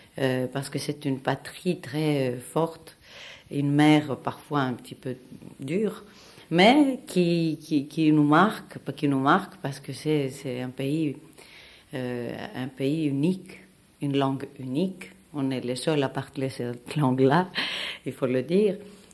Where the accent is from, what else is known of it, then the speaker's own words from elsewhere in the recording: Greece; Pour les Grecs, ça a toujours été évidemment un petit peu une habitude de quitter leur pays, puisqu'il y a beaucoup, beaucoup, beaucoup de Grecs qui ne sont pas en Grèce. Et qu'on a toujours été un peuple de voyageurs, de marins, d'immigrés, etc.